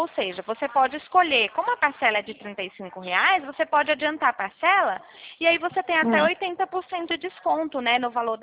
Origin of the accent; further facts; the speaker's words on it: Minas Gerais, Brazil; eu sou mineira